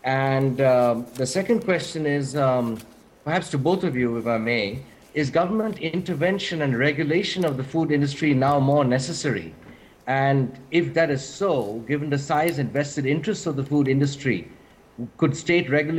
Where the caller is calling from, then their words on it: Bangkok, Thailand; I'm from the Straits Times, calling from Bangkok, Thailand.